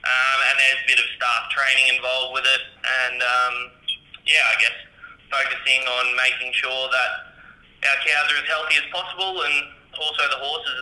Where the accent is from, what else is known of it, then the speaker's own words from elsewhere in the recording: Victoria, Australia; I'm from Victoria originally. My parents have a small, compared to the operations up here, Old Hereford property.